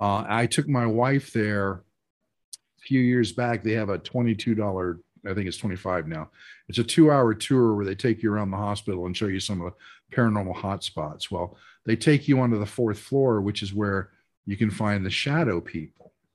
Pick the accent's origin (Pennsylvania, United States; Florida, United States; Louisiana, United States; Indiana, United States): Florida, United States; The first one, I grew up in Florida. Let me put that out there.